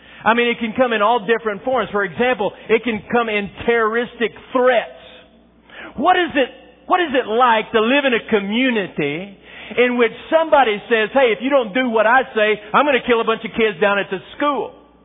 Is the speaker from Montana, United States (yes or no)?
no; Texas, United States; You know, I grew up in West Texas. And sometimes out there it never does rain.